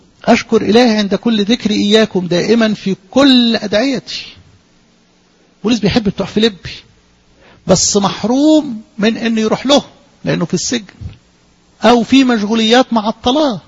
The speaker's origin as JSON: {"language": "Arabic", "country": "Egypt", "said": "عندنا في مصر"}